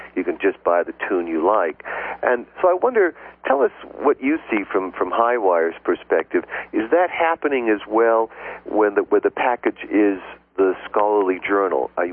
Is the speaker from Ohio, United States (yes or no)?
no; Boston, Massachusetts, United States; That is our hometown, of course. As I like to tell people, it's hard to tell, but I am from Boston